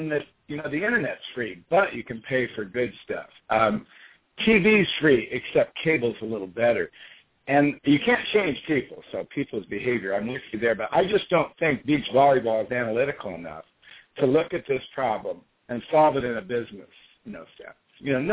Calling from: San Jose, California, United States; from San Jose.

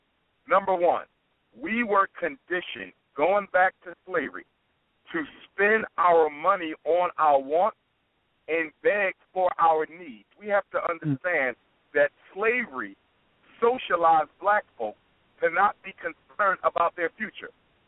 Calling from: Maryland, United States; I'm actually calling you from Maryland.

